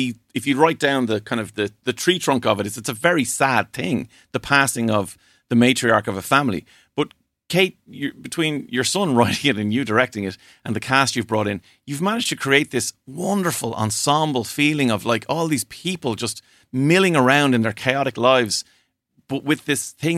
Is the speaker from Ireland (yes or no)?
yes; Ireland; because I'm an Irish radio presenter from an Irish radio station